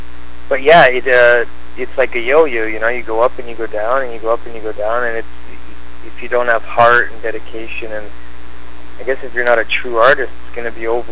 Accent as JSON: {"language": "English", "country": "Canada", "said": "I'm from Canada, and I just finished, like, a world tour"}